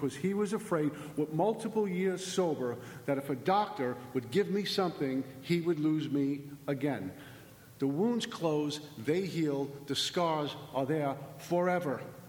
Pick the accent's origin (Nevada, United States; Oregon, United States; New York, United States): New York, United States; Brooklyn; I'm from Brooklyn, man.